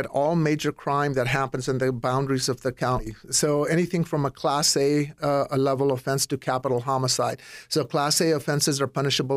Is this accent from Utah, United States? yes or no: yes; Kearns, Utah, United States; Well, I'm a Utah native in the sense that my family grew up here. I grew up in Kearns High School, went to Valley Junior High School, out in the Granger-Kearns area, went to Kearns High School.